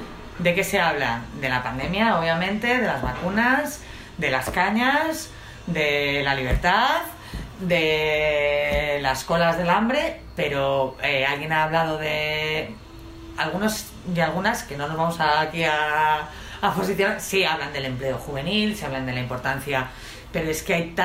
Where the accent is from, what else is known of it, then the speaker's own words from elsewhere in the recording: Vallecas, Community of Madrid, Spain; somos de Vallecas. Vale, pero ¿de qué Vallecas? Pues de todo Vallecas.